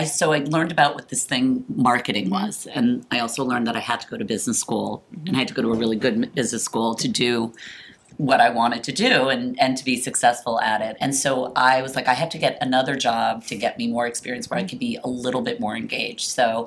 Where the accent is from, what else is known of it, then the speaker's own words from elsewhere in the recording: Washington, District of Columbia, United States; I grew up in Washington, D.C., and we were consulting for the D.C. government, actually.